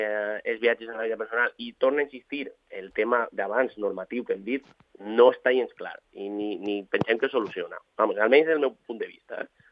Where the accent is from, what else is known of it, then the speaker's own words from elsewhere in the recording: Valencia, Valencian Community, Spain; jo, per exemple, soc de València